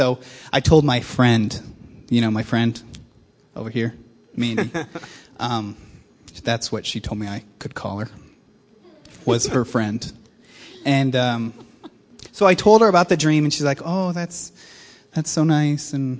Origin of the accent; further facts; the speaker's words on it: Springfield, Missouri, United States; I grew up in Springfield, and I attended a little church called King's Chapel. I know it's way off Cherry Street, but I went to Evangel University and Hillcrest High School.